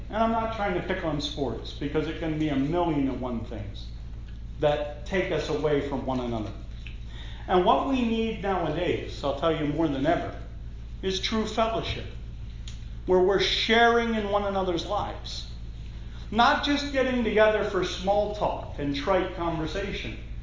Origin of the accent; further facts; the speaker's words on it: Pennsylvania, United States; Now, I love football. I'm from Pennsylvania, okay?